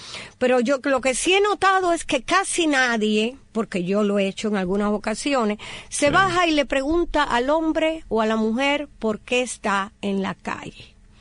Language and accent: Spanish; Cuba; moved away; me fui de Cuba